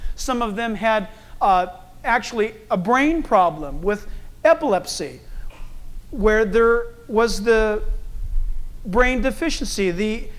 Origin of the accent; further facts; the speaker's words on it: Chino Hills, California, United States; And I said, okay, I'm from Chino Hills.